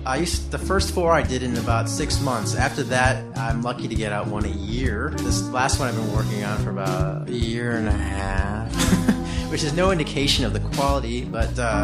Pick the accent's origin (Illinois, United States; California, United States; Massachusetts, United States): Illinois, United States; Blue Island; now in Brooklyn, United States; as you know, and I am from Chicago, Illinois. Blue Island, Illinois, to be exact. And I live in the Borough Park section of Brooklyn.